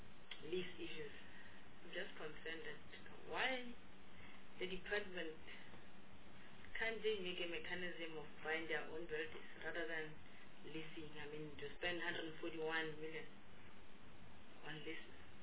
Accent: Limpopo, South Africa; I'm from Ephraim Mogale.

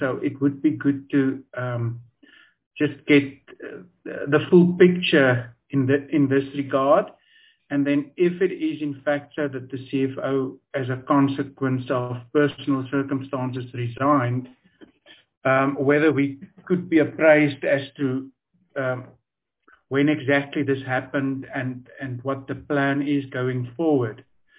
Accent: Free State, South Africa; I'm from the Free State, and I know that the Human Rights Commission has over the years brought out a number of reports

